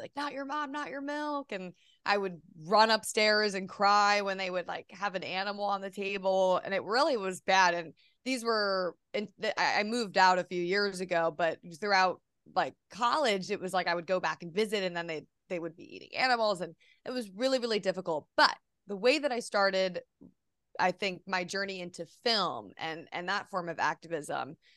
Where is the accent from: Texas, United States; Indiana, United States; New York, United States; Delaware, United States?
New York, United States; New York City; And I'm from New York City. So seeing farm animals was a very rare occasion.